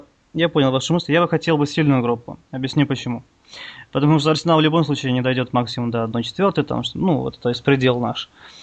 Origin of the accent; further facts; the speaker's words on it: Crimea, Ukraine; Нет, я вообще с Крыма.